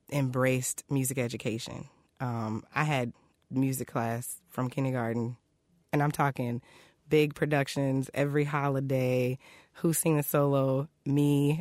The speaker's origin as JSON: {"language": "English", "town": "Abilene", "region": "Texas", "country": "United States", "tie": "born or raised there", "also_born_or_lived": "Tyler / Dallas", "said": "So I was born in Tyler, which is East Texas. I spent most of my childhood in Abilene, way west."}